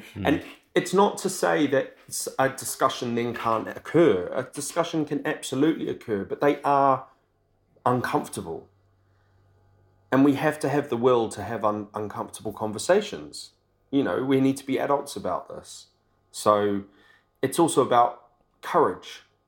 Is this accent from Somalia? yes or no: no; New Zealand; And I'm from New Zealand